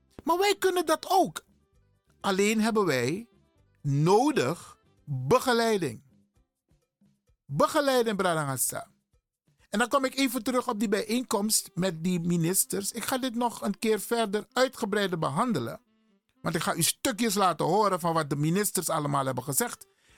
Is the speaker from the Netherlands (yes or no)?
no; Suriname; Nee, ik ben geen Afrikaan. Ik ben een Surinamer.